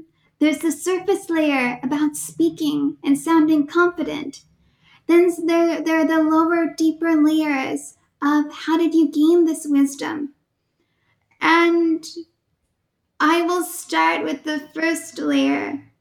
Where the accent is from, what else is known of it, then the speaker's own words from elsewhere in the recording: California, United States; I grew up here in the Bay Area